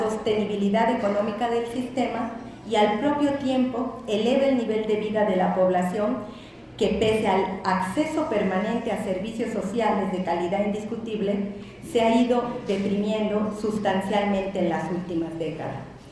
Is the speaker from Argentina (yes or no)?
no; Cuba; esta realidad que hoy tenemos como cubanos o como ciudadanos del mundo